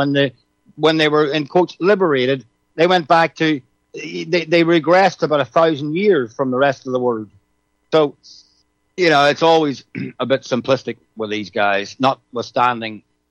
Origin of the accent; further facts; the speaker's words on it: Ireland; Yeah, I mean, I'm Irish.